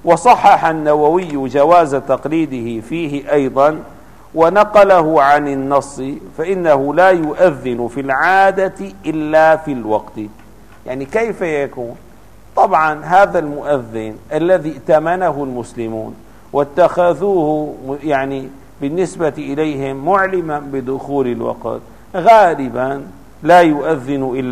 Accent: Damascus, Damascus Governorate, Syria; في دمشق خاصة كبلدة مثل بلدتنا

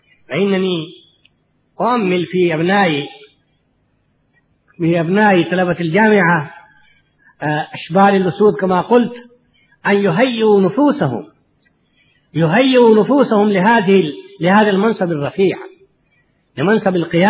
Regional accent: India; أنا ولو ولدت في الهند، ولو نشأت في الهند، وكلما تعلمته في المؤسسات الهندية في ندوة العلماء وفي جامعة لكنو وفي ديوبند، ولكنني أنا أحمل في عروقي، وأحمد الله على ذلك، أحمل في عروقي الدم العربي

